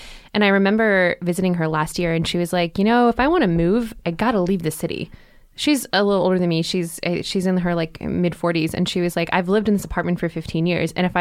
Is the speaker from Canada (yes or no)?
yes; Canada; Because I grew up in Canada and I know he's bad.